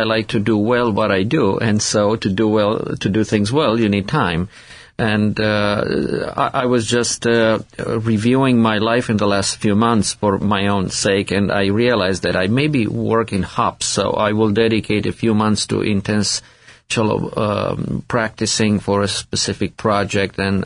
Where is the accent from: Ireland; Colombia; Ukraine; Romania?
Romania; English is a second language; As a kid, growing up in Romania